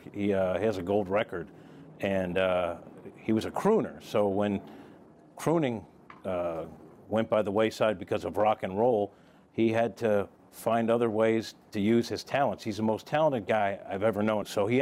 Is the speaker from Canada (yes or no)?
no; New York, United States; also born or lived in Philadelphia / Kansas City; now in St. Louis, United States; I'm a guy from New York, came here actually from Philadelphia, then Kansas City